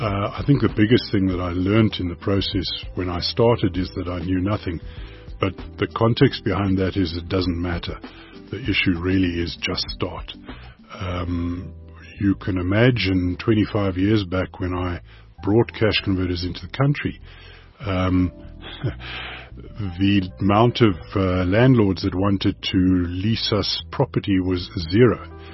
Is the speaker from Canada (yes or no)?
no; Cape Town, Western Cape, South Africa; we grew up in Cape Town.